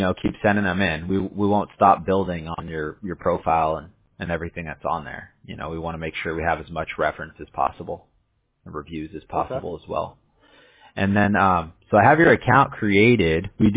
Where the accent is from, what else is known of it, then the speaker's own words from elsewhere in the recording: California, United States; I'm a Chargers fan. I grew up in Southern California.